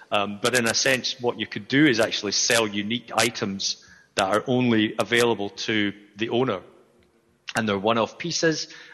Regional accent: Edinburgh, Scotland, United Kingdom; Like, I come from Edinburgh. I live in Edinburgh

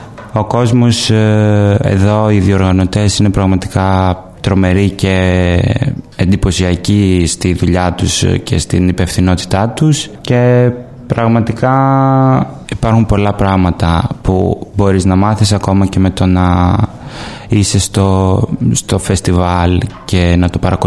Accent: Greece; now in Athens, Greece; είμαι από την Ελλάδα, εκπροσωπώ την Ελλάδα στο Φεστιβάλ της Βενετίας, εκπροσωπώ το Τριανόν, ζω στην Αθήνα και σπουδάζω σκηνοθεσία και συγγραφή σεναρίου.

